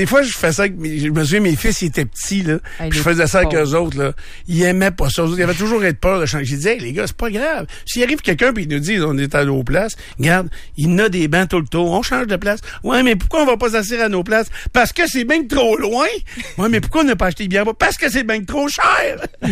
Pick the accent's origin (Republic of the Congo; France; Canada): Canada; Ah ouais, tu viens d'où? From Canada.